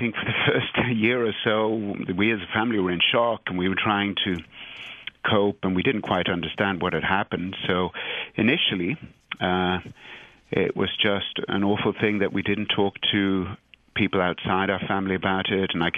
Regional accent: Sweden; So I'm from Sweden, and I grew up in a family with a sister and two parents, and we spent a lot of time in the United Kingdom.

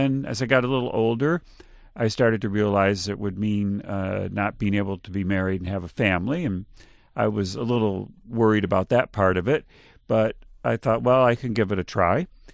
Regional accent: Monroe, Michigan, United States; I grew up in Monroe, Michigan, and that was a great place to grow up in the 1950s.

